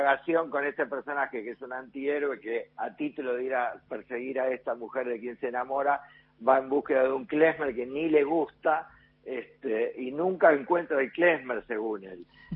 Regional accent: Poland; Yo soy polaco también.

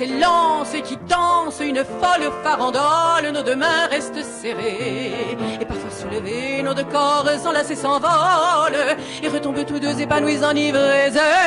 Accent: France; Spanish is a second language; now in Argentina; y yo soy francesa.

